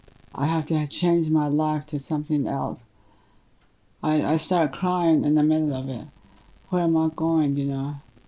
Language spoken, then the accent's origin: English; Steamboat, Arizona, United States; moved away; And my home, I call it my home, is Steamboat on the Reservation. I've been away from my family and from home since 1949.